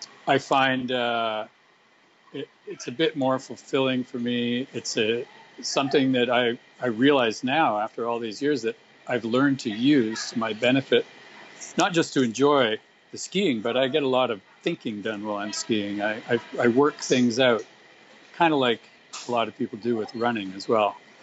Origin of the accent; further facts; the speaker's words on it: Toronto, Ontario, Canada; moved away as an adult; I'm calling from Toronto, Canada. And I don't live here, but this is where I grew up, and this is where I was living when I got involved with Powder back in the day, and I moved from here to California to be managing editor